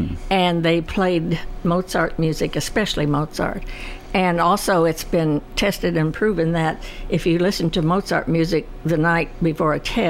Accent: Atlantic, Iowa, United States; No, I'm from Atlantic, Iowa.

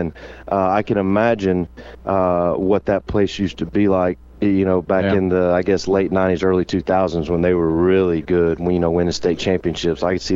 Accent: Augusta, Georgia, United States; I'm originally from Augusta, Georgia.

